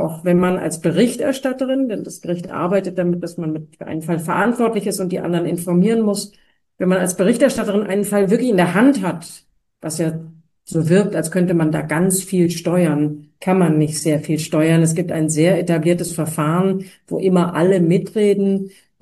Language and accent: German; Germany; auch als Deutsche weiß ich natürlich